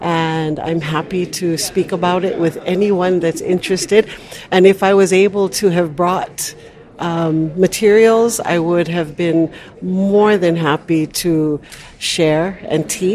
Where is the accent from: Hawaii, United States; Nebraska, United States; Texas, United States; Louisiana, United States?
Hawaii, United States; Honolulu; I am from Honolulu, Oahu, Hawaii